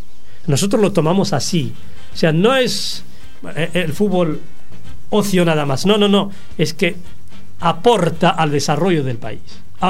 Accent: Nador, Oriental, Morocco; cuatro de los jugadores son de mi tierra, de mi tierra natal, de Nador, de la ciudad de Nador

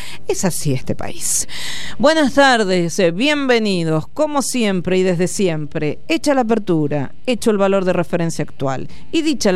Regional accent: Carlos Casares, Buenos Aires Province, Argentina; now in Buenos Aires, Argentina; yo soy de Carlos Casares, entonces los fines de semana largo yo venía a Capital. Para nosotros el viaje era venir a Capital. Mirá las vueltas de la vida, desde que vine a estudiar, después me quedé aquí en Capital a vivir.

